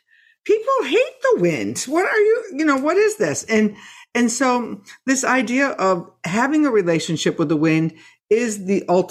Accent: Maine, United States; I grew up partly in Maine. And my mom lives in Maine

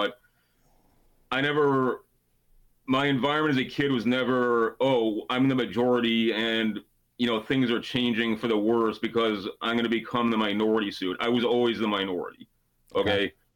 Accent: Illinois, United States; I mean, I grew up on the North Shore of Chicago, yeah, which is a really nice hood. Like, it's like an awesome place to live, but it's also the town that white flight built.

